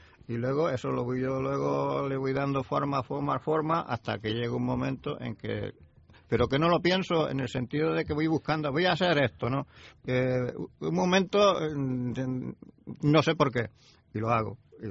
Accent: Montilla, Andalusia, Spain; born there; Yo en Montilla, Córdoba.

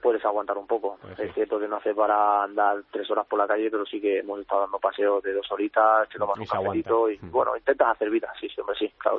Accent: Segovia, Castile and León, Spain; que ha estado por Segovia, por mi tierra, comido un buen cochinillo.

